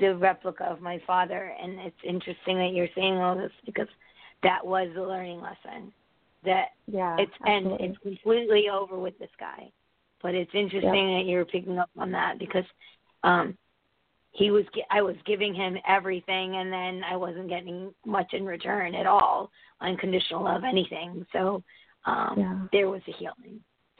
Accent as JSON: {"language": "English", "country": "United States", "tie": "born there", "said": "We're from India, but I was born here in the States."}